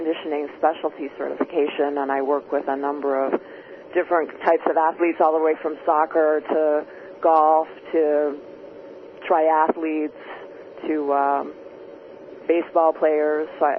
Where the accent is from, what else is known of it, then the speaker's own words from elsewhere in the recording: Miami, Florida, United States; now in Chicago, United States; No, I'm from Miami, Florida, in fact.